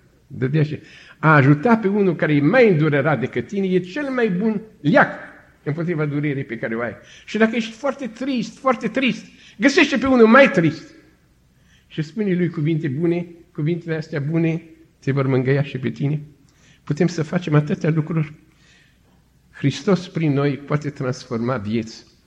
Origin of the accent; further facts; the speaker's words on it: Romania; a vorbit că eu sunt din România